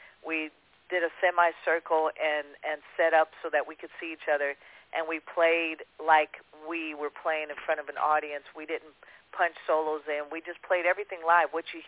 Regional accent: California, United States; we're all from the Bay Area, born and raised

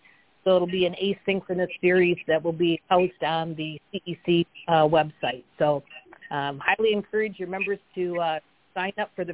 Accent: Michigan, United States; I'm from Michigan and I don't know any teams in Mississippi or Georgia

